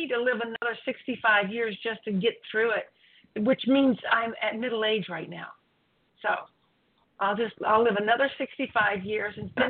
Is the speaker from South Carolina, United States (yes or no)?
yes; South Carolina, United States; accent: South Carolina; And you guys got to hear my South Carolina accent. I used to talk like that, and then I decided I didn't like it anymore, so I quit.